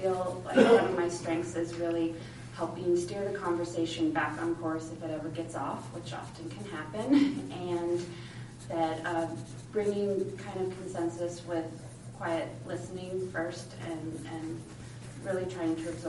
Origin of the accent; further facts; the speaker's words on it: Santa Cruz, California, United States; I was born and raised in Santa Cruz. I am a product of the Santa Cruz City Schools, starting from Branciforte Elementary, Branciforte Junior High, and I graduated from Harbor High, where I then also stayed in the community and went to UCSE.